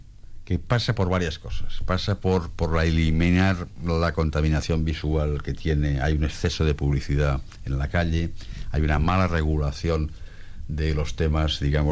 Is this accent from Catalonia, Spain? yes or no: yes; Barcelona, Catalonia, Spain; now in Las Palmas, Spain; yo como vengo de Barcelona, pues seguro que tengo mucho más.